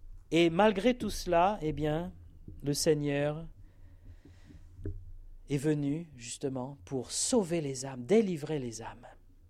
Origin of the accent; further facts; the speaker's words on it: France; Nous, les Français, on va s'en sortir. On est Français.